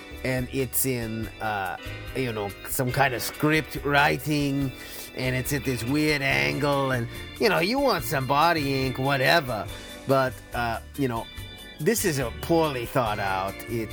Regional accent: New England, United States; You and I, we are both from the East Coast, right? The New England.

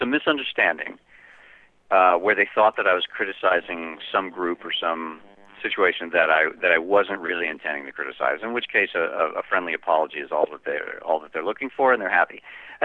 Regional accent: Oklahoma, United States; I was raised in Oklahoma, and in the summertime it would be 100 degrees out

